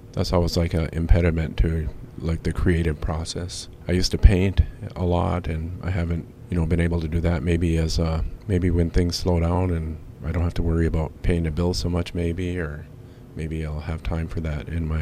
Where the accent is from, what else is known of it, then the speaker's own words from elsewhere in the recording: Minnesota, United States; I'm from the Boyce Fort Reservation.